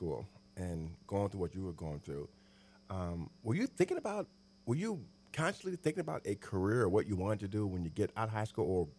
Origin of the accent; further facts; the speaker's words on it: Terre Haute, Indiana, United States; My hometown is Terre Haute, Indiana, and remember Wiley High School?